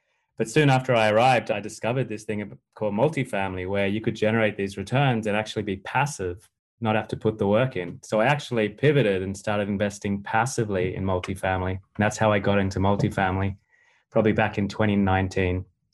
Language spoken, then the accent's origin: English; Australia; also born or lived in United Kingdom / United States; now in Miami, United States; I'm from Australia originally. I've kind of lived in a few different places, lived in the UK for a while, lived in the US 2 times. I'm now based in Miami, Florida.